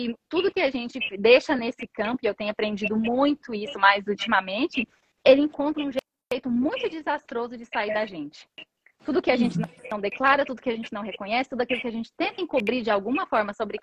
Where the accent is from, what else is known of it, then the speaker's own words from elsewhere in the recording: Goiás, Brazil; esse sotaque que não é do sul, então eu sou de Goiás. E o uai, o trem, o coisa, várias coisas faz parte daquilo que é meu dia a dia.